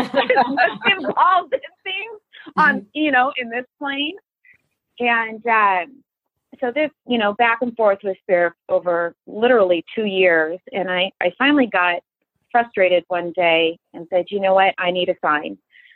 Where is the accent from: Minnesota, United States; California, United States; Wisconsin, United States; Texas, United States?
California, United States; San Diego; also born or lived in Santa Barbara, United States; and originally growing up in San Diego, there wasn't a whole lot of places like that available. But in my early 20s, I lived in Santa Barbara